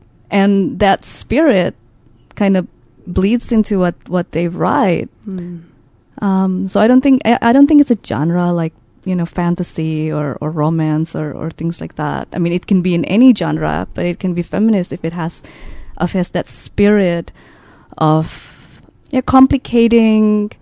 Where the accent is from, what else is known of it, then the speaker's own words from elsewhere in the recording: Indonesia; English is a second language; I'm a novelist from Indonesia